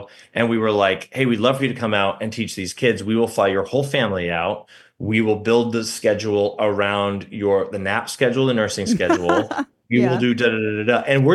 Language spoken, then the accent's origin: English; Indiana, United States; because I'm from Indiana, I somehow had relationships with, like, the mayor's office